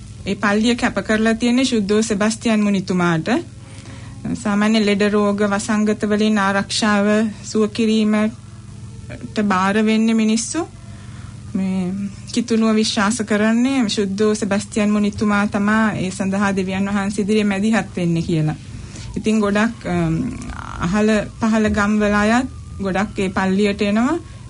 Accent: Katuwapitiya, Western Province, Sri Lanka; මම ඉපදුනේ හැදුනේ වැඩුනේ කටුවපිටියේ.

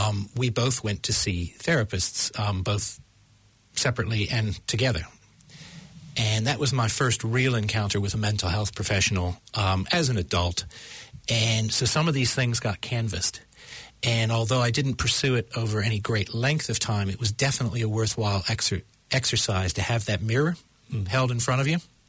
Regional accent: United States; accent: American; My American accent. I see.

